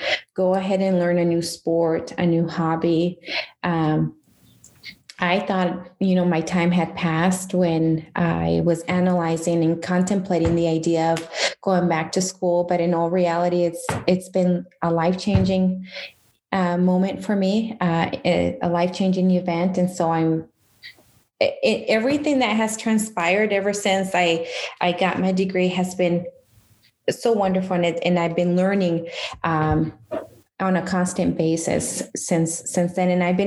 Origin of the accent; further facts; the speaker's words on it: Watsonville, California, United States; Yeah, shout out to Watsonville, California, which is my hometown. Hey. Si me escuchan, I grew up in Watsonville.